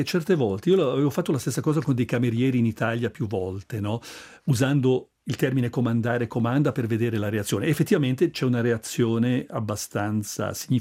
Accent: Ticino, Switzerland; Quindi è chiaro che come ticinesi, se sappiamo queste cose, poi possiamo agire di conseguenza, insomma.

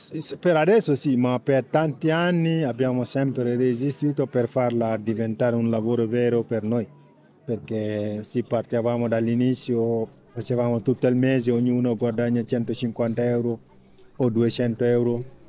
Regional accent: Senegal; Italian is a second language; now in Italy; vengo dal Senegal. Sono arrivato in Italia nel 2007.

